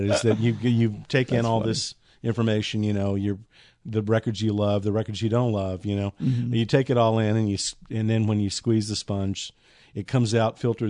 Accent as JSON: {"language": "English", "town": "Bowling Green", "region": "Kentucky", "country": "United States", "tie": "born or raised there", "moved": "as an adult", "lives_now": "Nashville, United States", "said": "it was just time to get out of my hometown, which was Bowling Green, Kentucky. It was where I grew up, and it was just time to go."}